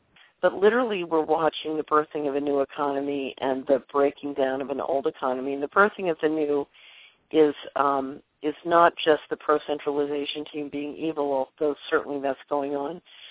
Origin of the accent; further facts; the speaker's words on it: Philadelphia, Pennsylvania, United States; also born or lived in New York; You can tell I grew up in Philadelphia and lived in New York.